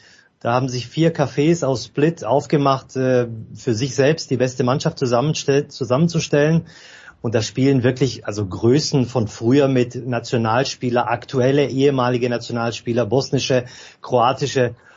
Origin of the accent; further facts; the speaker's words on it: Stuttgart, Baden-Württemberg, Germany; Ich bin in Stuttgart groß geworden.